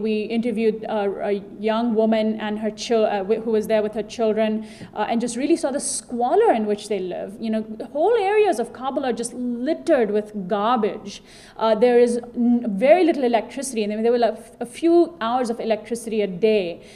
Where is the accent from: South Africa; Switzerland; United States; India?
India; I'm from India originally